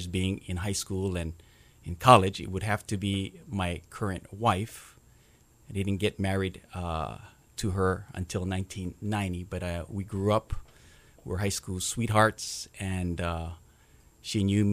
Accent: Waipahu, Hawaii, United States; I grew up in Waipahu and graduated in 1981 from that school.

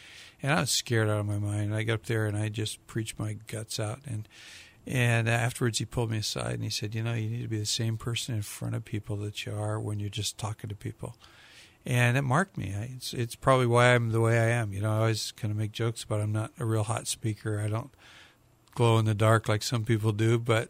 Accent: Portland, Oregon, United States; I grew up in Portland, Oregon. I'm pretty old. I graduated from high school in 1963, so I was there when it wasn't a very big town.

